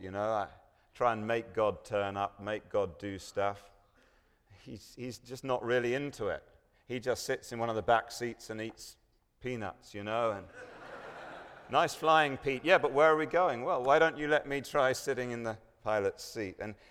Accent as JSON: {"language": "English", "region": "England", "country": "United Kingdom", "said": "As you can hear from my strange accent, I'm not from around these parts. If I say anything stupid in the next 30 minutes, just blame it on the fact that I'm English."}